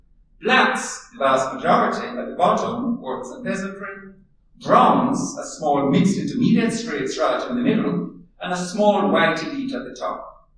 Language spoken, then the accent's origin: English; Jamaica; also born or lived in England; now in United States; they returned to Jamaica the same year of my birth. So I grew up and went to high school and university in Jamaica